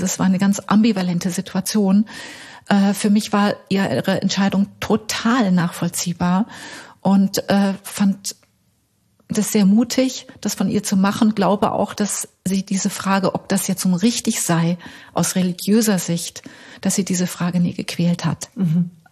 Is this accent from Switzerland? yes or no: yes; Switzerland; Ich bin Schweizerin.